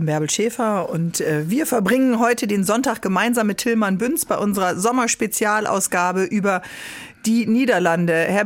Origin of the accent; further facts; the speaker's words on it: Northern Germany, Germany; was ich ja als Norddeutsche so liebe